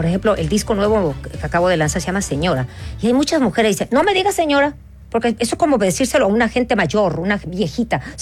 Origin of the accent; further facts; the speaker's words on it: Mexico; Que cuando yo empiezo hablar como chilena, a la gente le gusta mucho eso. Es como hacerle honor a este país de que una mexicana se aprenda todas las cosas de ustedes